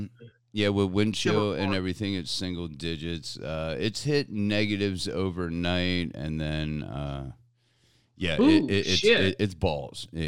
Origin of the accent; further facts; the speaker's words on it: Maryland, United States; I grew up on the East Coast out in Maryland